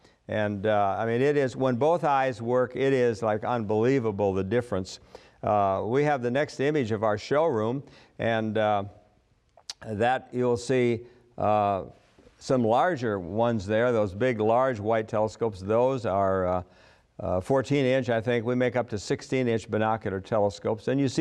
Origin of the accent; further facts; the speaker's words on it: Colorado, United States; I'm from Colorado.